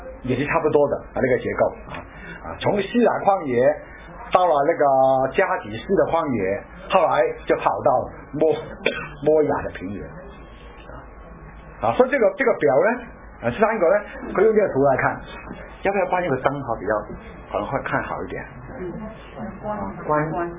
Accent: Hong Kong; 我们都是从香港来的啊，我们三个人都是在同一个神学院毕业的，香港的海外神学院啊

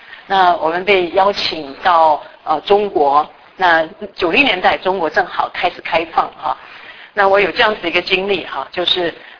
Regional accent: Taiwan; now in United States; 我是安徽人，我在台湾长大，然后我到美国来读书，现在是美国的公民，可是我是美籍的华人啊

